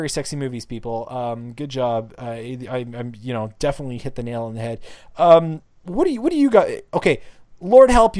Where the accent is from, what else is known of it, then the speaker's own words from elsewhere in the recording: Toronto, Ontario, Canada; now in Toronto, Canada; that movie makes a damn good job of making my hometown of Toronto look really sexy. I live here in that place.